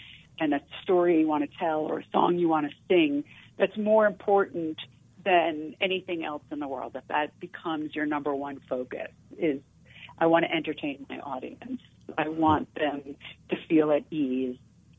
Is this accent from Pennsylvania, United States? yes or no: no; New York, United States; I went to drama school in London. I came from New York